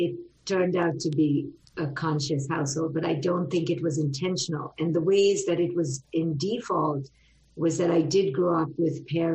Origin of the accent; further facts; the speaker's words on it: India; now in United States; the culture I was growing up in, which is India, I grew up in India